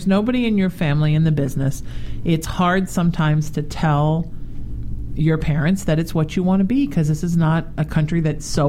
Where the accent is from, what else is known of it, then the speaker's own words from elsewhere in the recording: New Haven, Connecticut, United States; Yeah, and I'm from New England. Well, New Haven. So so the outskirts of New England.